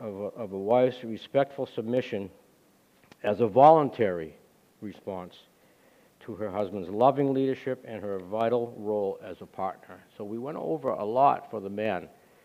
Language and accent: English; New England, United States; Hey, we're from New England, right? Isn't this the cradle of liberty, right?